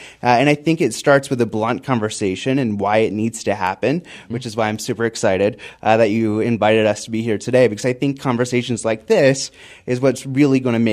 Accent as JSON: {"language": "English", "region": "North Carolina", "country": "United States", "tie": "born or raised there", "lives_now": "Charlotte, United States", "said": "I grew up on the Outer Banks, a place that's not accessible at all. And so that's what really attracted me to the city of Charlotte."}